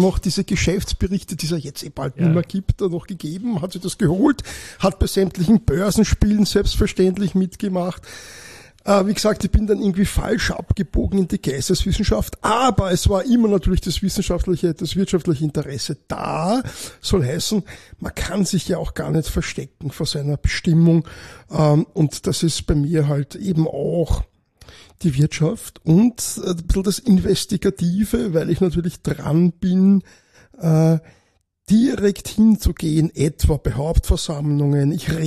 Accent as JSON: {"language": "German", "town": "Retz", "region": "Lower Austria", "country": "Austria", "tie": "born or raised there", "lives_now": "Vienna, Austria", "said": "Aufgewachsen in Retz im Weinviertel, wenn man das so Revue passieren lässt, bin ich jetzt tatsächlich schon länger in Wien. Ich sage dann immer, man kann ja nicht ewig exilierter sein, jetzt bin ich eigentlich Wiener geworden."}